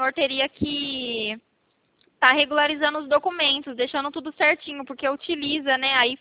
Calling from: Rio Claro, São Paulo, Brazil; Sou da cidade de Rio Claro, interior de São Paulo, perto de Campinas.

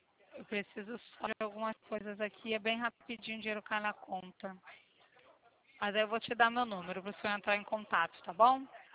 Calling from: Rio de Janeiro, Brazil; Eu sou aqui do Rio, no centro da cidade.

